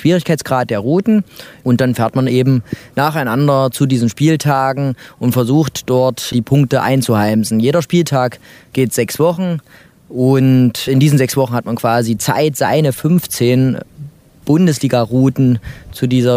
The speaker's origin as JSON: {"language": "German", "town": "Mühlhausen", "country": "Germany", "said": "Und ich komme selber vom Hintergrund her so aus dem Tischtennis, bin aus Mühlhausen"}